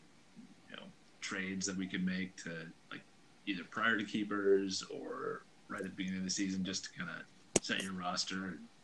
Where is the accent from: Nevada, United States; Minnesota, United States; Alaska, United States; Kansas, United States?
Minnesota, United States; Redwood Falls; Well, most of the league knows me either from growing up in Redwood Falls or going to college at Buena Vista University.